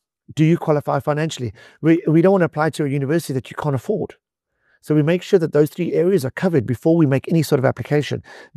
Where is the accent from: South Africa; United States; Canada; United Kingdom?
South Africa; And learning the language as a South African can actually be quite, I don't want to say easy, but we tend to pick it up a lot easier because of our Afrikaans background.